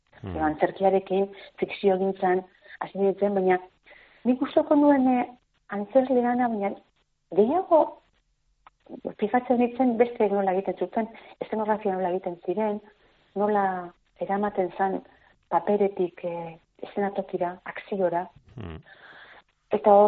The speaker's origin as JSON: {"language": "Basque", "town": "Etxebarria", "region": "Basque Country", "country": "Spain", "tie": "born or raised there", "said": "herri txiki batean Etxebarrian, Markina ondoan, da herri txikian aietako izan da, eskolan danok euskaldunak ginen"}